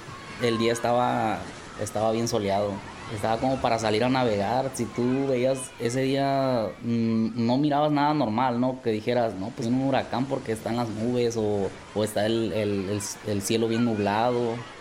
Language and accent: Spanish; Acapulco, Guerrero, Mexico; soy marinero, tripulante de una embarcación, tengo 29 años y soy de Acapulco, Guerrero.